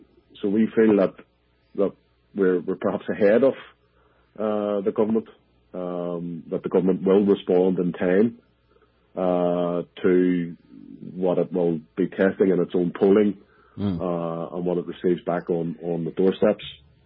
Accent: Belfast, Northern Ireland, United Kingdom; And we're not a northern entity, albeit I'm personally from Belfast.

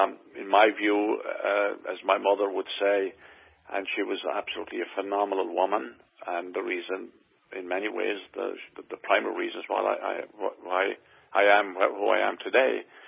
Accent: Knockaderry, County Limerick, Ireland; And I grew up walking distance from that village in a farming area, very picturesque, very beautiful. We did not have a farm. We were, one of the poorest families in the community. And I grew up in a thatched house with, the mud walls

